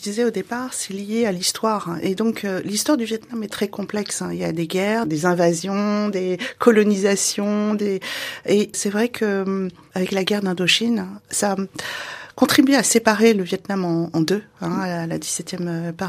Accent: south of France, France; nous, dans le Sud, moi, je suis du Sud, donc je suis d'origine du Sud

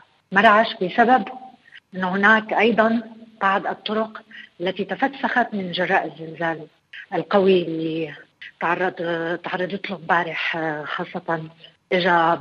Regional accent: Syria; وهذا الشيء يعني نعرفه كلياتنا كسوريين.

